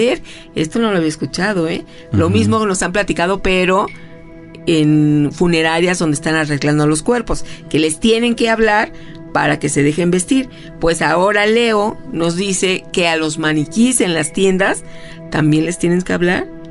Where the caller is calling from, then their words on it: Mexico City, Mexico; de la Ciudad de México.